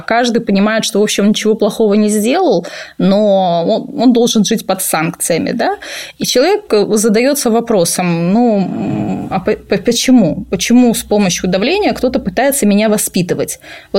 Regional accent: Transnistria, Moldova; first language ru; По материнской линии моя бабушка молдаванка, по отцовской линии моя бабушка украинка. Я выросла в русских традициях, мой родной язык – русский язык. Кто я по национальности? Приднестровец.

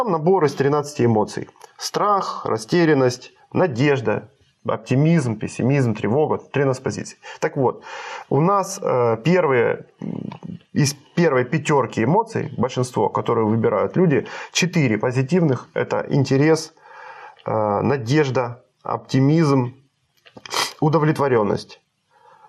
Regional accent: Melitopol, Zaporizhzhia Oblast, Ukraine; вот, например, Мелитополь, да, откуда я родом

